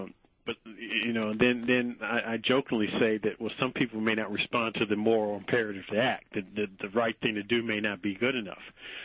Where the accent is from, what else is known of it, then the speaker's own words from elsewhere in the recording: Indiana, United States; I mean, I grew up in Butler Tarkington neighborhood. It was an integrated neighborhood even back in the 70s